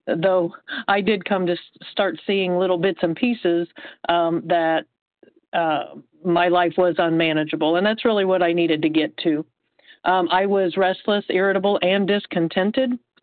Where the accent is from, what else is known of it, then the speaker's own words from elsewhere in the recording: Indiana, United States; I'm from Indiana.